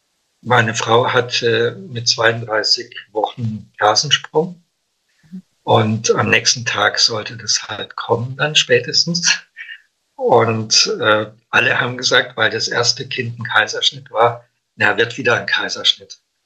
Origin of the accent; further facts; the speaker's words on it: Hinterzarten, Baden-Württemberg, Germany; ich bin ja im Schwarzwald aufgewachsen, in Hinterzarten.